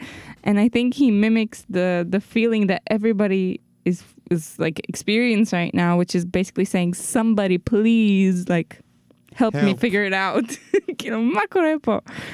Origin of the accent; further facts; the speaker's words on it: United States; כי אני אמריקאית. כאילו, יש לי דרכון